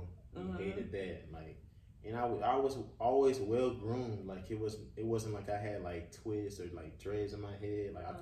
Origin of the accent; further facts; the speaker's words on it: Sumter, South Carolina, United States; Well, I'm from Sumter, South Carolina. I'm a Nigerian, I guess you could say native. Both of my parents are Nigerian.